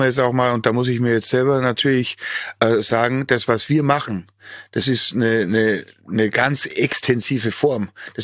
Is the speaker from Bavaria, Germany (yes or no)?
yes; Bavaria, Germany; Und ich komme ja aus dem Bayerischen Wald